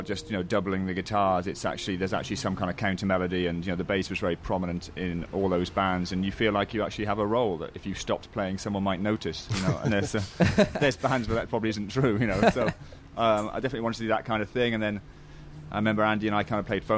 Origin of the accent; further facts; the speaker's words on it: Forest of Dean, South West England, United Kingdom; moved away as an adult; now in Dallas, United States; I'm from the west of England, a place called the Forest of Dean on the Welsh border.